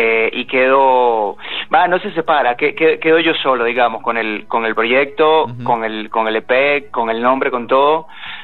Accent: Caracas, Capital District, Venezuela; now in Buenos Aires, Argentina; Yo soy oriundo de Venezuela, de la ciudad de Caracas. Llegué acá a Buenos Aires en el 2015, a comienzos del 2015.

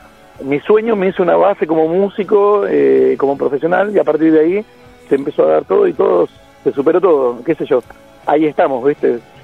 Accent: Mar de Ajó, Buenos Aires Province, Argentina; now in San Bernardo, Argentina; Que vivo en San Bernardo, yo soy de Mar de Ajó

